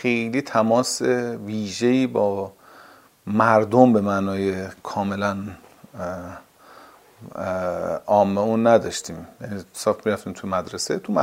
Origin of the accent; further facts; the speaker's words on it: Zanjan, Zanjan Province, Iran; also born or lived in Dezful; من یه زنجانی هستم که تو دسپول به دنیا اومدم ولی شناسنامه‌ام متولد از تهرانه.